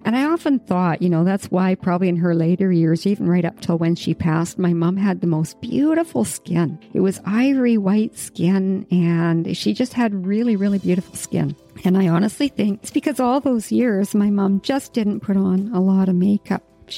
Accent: Yukon, Canada; yeah, I was born and raised in the Yukon, and the Yukon Territory here in Western Canada is one of the most beautiful places you can ever go to.

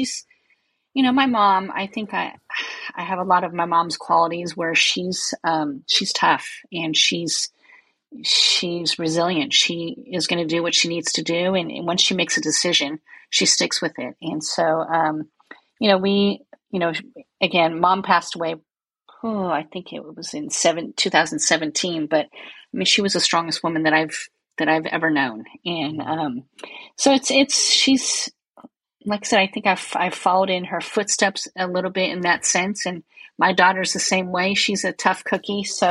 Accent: San Leandro, California, United States; now in Danville, United States; I was here in San Leandro, which is not too far from where I reside now in Danville. It's about a half an hour away.

